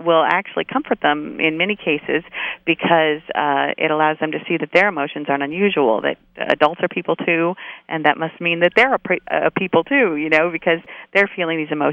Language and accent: English; New York, United States; because particularly in New York, a lot of people, I'm a New Yorker, are going to still feel sad about this.